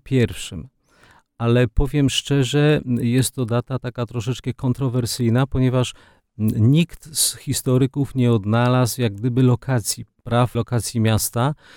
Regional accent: Lidzbark, Masovian Voivodeship, Poland; natomiast ja pochodzę z tego mniejszego, ale chyba piękniejszego Lidzbarka tak zwanego Welskiego, dlatego że leży nad rzeką Wel

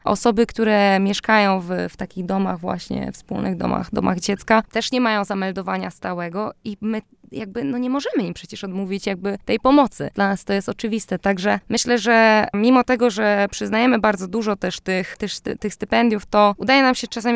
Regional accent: Warsaw, Masovian Voivodeship, Poland; bo jestem po prostu z Warszawy

